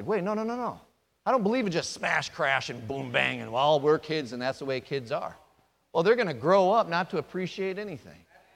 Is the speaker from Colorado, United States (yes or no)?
no; Allen Park, Michigan, United States; So I'm pulling up one of the streets that where I grew up. I grew up in the Allen Park area.